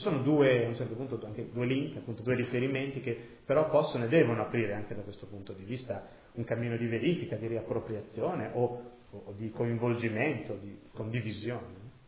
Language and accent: Italian; Cesena, Emilia-Romagna, Italy; Io sono romagnolo di origine, di Cesena.